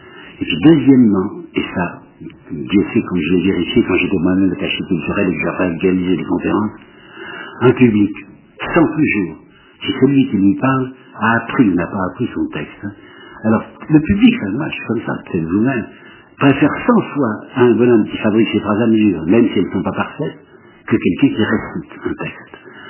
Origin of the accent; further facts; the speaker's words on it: Mâcon, Bourgogne-Franche-Comté, France; J'habitais Mâcon, je suis né à Mâcon